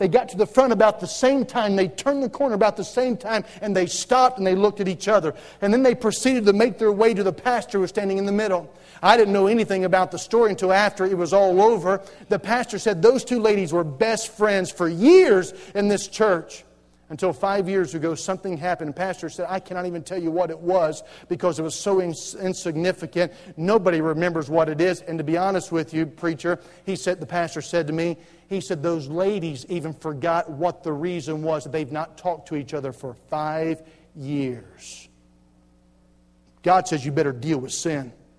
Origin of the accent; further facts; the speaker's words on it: North Carolina, United States; I grew up in North Carolina. I grew up around the whole PTL scandal back in the 80s.